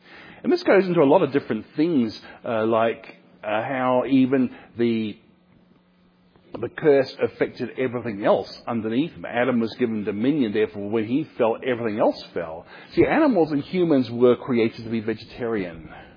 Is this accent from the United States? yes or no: no; Australia; in my home country of Australia